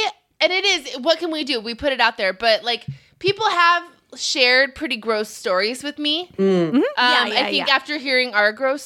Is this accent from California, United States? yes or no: yes; Camarillo, California, United States; Camarillo.